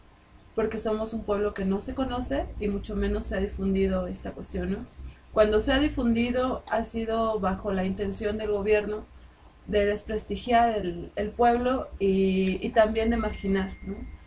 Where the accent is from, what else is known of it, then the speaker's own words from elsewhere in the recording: San Francisco Magú, State of Mexico, Mexico; nosotros venimos del pueblo de San Francisco Magú. Estamos ubicados en el municipio de Nicolás Romero y es la zona que el municipio todavía alega que es la zona verde.